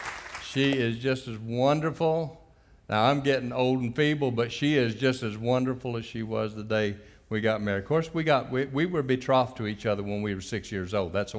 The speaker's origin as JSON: {"language": "English", "town": "Houston", "region": "Texas", "country": "United States", "said": "I'm from Houston. I was here last week. I'm here again this week."}